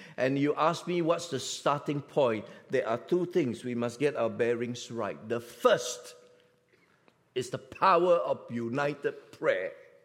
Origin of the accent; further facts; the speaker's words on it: Singapore; Now, I'm a Singaporean. I'm from Asia.